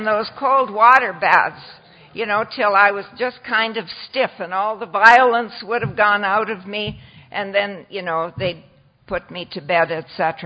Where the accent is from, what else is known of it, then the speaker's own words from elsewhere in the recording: Saskatchewan, Canada; born there; I was born in Saskatchewan, which is a province I'm talking about.